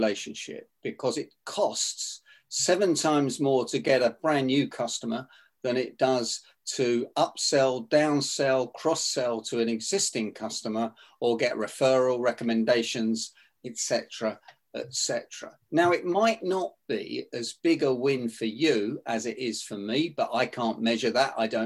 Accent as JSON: {"language": "English", "region": "London", "country": "United Kingdom", "tie": "born or raised there", "said": "I was brought up in Northwest London, and that's pretty rough area in the 50s and 60s."}